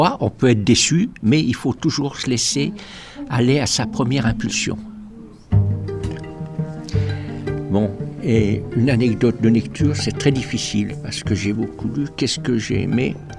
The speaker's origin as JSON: {"language": "French", "country": "Morocco", "moved": "yes", "said": "c'est quand je suis arrivé du Maroc, un pays sec. Je voyais pas d'eau."}